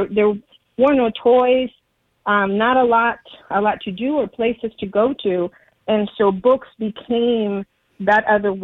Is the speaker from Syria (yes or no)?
no; Cuba; now in United States; I grew up in Cuba. And so we didn't arrive in the United States until 1981.